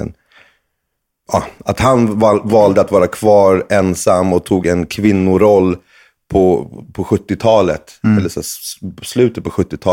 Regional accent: Husby, Stockholm County, Sweden; Yes, född och uppväxt i Husby.

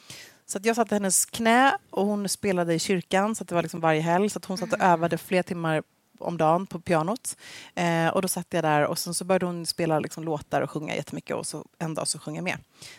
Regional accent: Gävle, Gävleborg County, Sweden; Men jag växte upp då i Gävle hos min härliga familj

